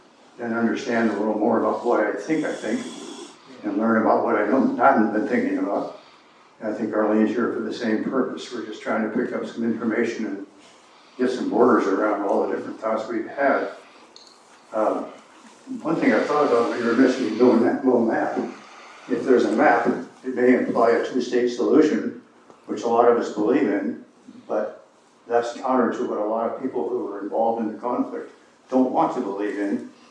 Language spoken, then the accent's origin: English; Berkeley, California, United States; I grew up 58 years in Berkeley. The age of 2 till the age of 60